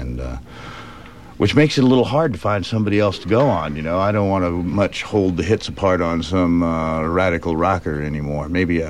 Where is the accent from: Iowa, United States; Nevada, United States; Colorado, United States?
Nevada, United States; I'm from Nevada.